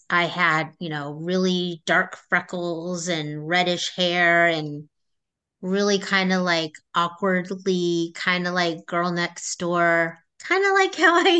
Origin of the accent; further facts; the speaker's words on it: Canoga Park, California, United States; also born or lived in Sherman Oaks; I grew up in the San Fernando Valley, specifically Canoga Park, Woodland Hills. I was a Valley girl. And that's pretty much where I was born and raised until age 15.